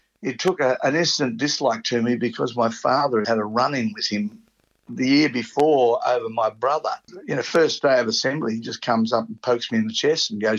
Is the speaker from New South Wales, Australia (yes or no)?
no; Woodside, Victoria, Australia; I was born down in Gippsland, actually in Yarram Hospital, but we lived in Woodside, which is just off the 90 Mile Beach, about 5K off the beach.